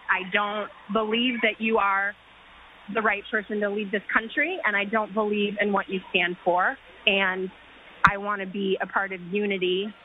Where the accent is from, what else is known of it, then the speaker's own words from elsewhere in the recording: Portland, Oregon, United States; now in Sacramento, United States; I am born and raised in Portland, living in Sacramento, and here with a group of us in D.C.